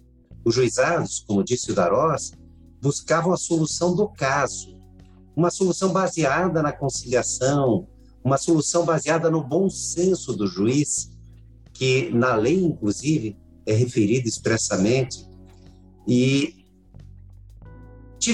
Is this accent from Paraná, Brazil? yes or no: yes; Paraná, Brazil; já se fazia lá no meu estado de origem, no Paraná, audiências e processos do juizado